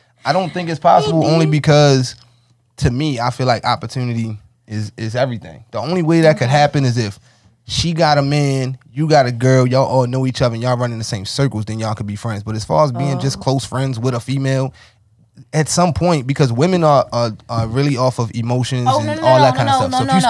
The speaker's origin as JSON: {"language": "English", "town": "Baltimore", "region": "Maryland", "country": "United States", "said": "I'm from West Baltimore."}